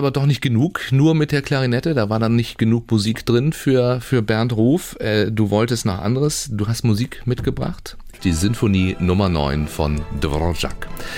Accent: Baden-Baden, Baden-Württemberg, Germany; Ich bin ja tatsächlich auch Exil-Schleswig-Holstein. Ich bin ja in Baden-Baden groß geworden.

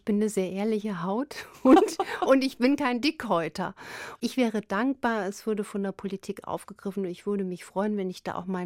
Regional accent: Saarland, Germany; vor allen Dingen im Norden, in meiner Heimat im Saarland

